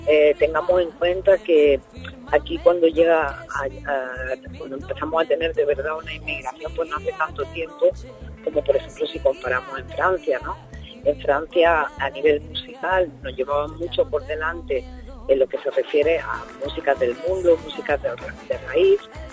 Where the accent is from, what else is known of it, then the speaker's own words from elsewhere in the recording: Granada, Andalusia, Spain; moved away; also born or lived in Alcalá la Real / Madrid; Bueno, yo nací en Alcalá la Real, en Jaén, y con 2 añitos mi familia, cuando yo tenía 2 añitos, mi familia se trasladó a vivir a Granada, así que bueno, soy granadina de adopción y en la ciudad donde crecí